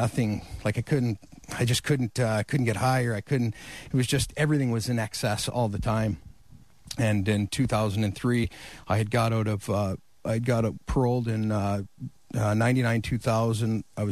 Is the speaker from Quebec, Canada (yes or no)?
no; Fenwick, Ontario, Canada; Pelham area, but always in the Niagara region.